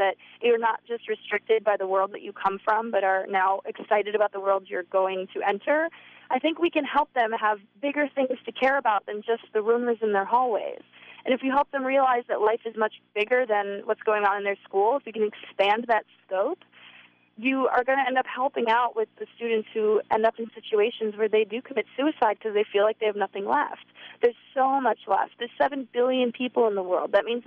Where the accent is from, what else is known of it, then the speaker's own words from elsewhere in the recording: Rochester, United States; Obviously, Rochester is one of my first goals because that's my hometown.